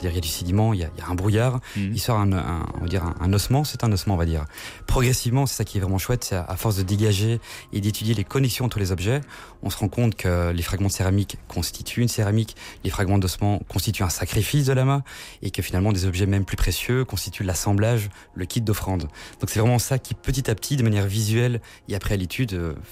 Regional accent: Belgium; Donc, écoutez, donc, en tant que belge, j'ignorais totalement.

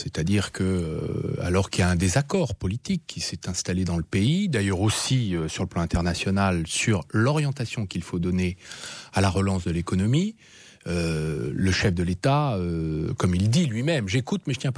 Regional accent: France; Nous sommes Européens, puisque nous sommes Français.

